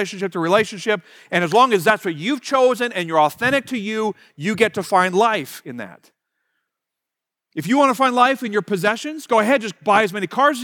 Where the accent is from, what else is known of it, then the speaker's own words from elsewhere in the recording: Pennsylvania, United States; Now, I'm originally from Pennsylvania. I now pastor in southeastern Ohio